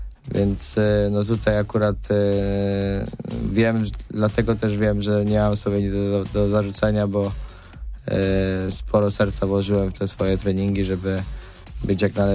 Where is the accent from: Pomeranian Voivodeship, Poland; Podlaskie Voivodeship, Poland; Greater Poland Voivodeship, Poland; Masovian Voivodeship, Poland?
Masovian Voivodeship, Poland; Warsaw; ja przede wszystkim wychowałem się też w Warszawie i dużo zawsze pracowałem przy sprzęcie sam.